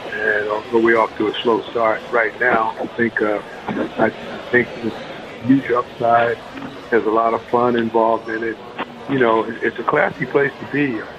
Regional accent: New York, United States; So, growing up in Long Island, I mean, there were a couple racetracks in the vicinity

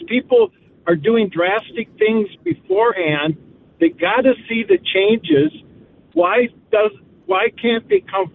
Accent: Sioux Falls, South Dakota, United States; Yeah, I'm originally from Sioux Falls.

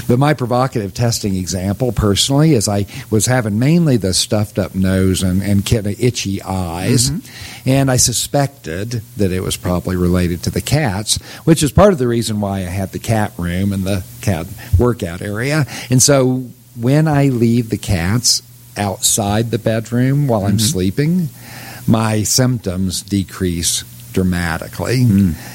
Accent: Oklahoma, United States; also born or lived in Kansas; Now, I'm a kid from Oklahoma and Kansas, and we had cats, and I liked the cats, but they were kind of outdoor cats.

